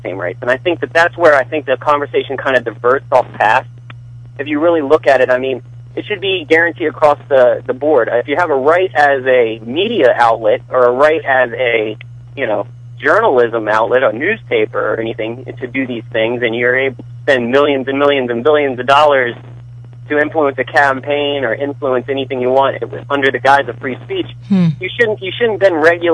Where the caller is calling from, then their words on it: Washington, District of Columbia, United States; I'm calling from Washington, D.C.